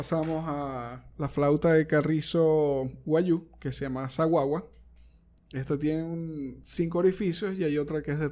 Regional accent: Zulia, Venezuela; Ahora tenemos acá si se puede decir de mi tierra, del estado Zulia

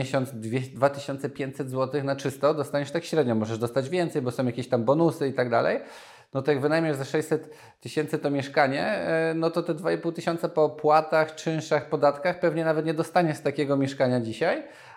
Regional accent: Nowy Sącz, Lesser Poland, Poland; to ludzie, skąd pochodzę, z Nowego Sącza, na najniższych krajowych gdzieś sobie budowali dom

